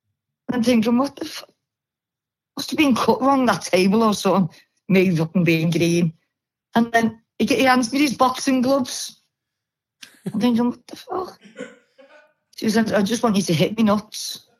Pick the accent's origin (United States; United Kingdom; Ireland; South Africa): United Kingdom; Liverpool, North West England; I'm from Liverpool.